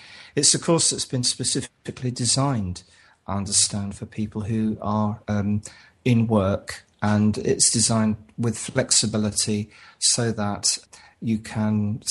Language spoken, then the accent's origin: English; Bedford, East of England, United Kingdom; I come from Bedford